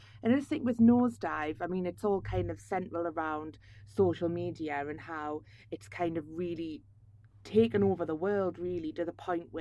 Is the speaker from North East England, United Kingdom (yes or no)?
yes; North East England, United Kingdom; from like Tyneside. And there, like, you'd never get in the back of a taxi. Like, you sit up front with the driver.